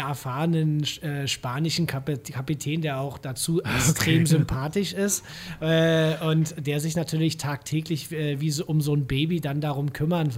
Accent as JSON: {"language": "German", "region": "Berlin", "country": "Germany", "tie": "born or raised there", "lives_now": "Marbella, Spain", "said": "Und ich werde natürlich immer auch meine Heimat Berlin haben, aber meine zweite Heimat Marbella"}